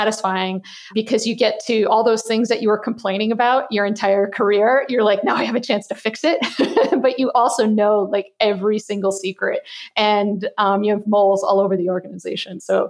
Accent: Wisconsin, United States; And, you know, I grew up in Wisconsin.

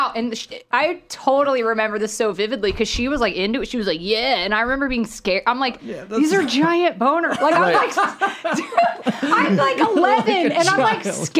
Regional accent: Atlanta, Georgia, United States; I grew up in Atlanta.

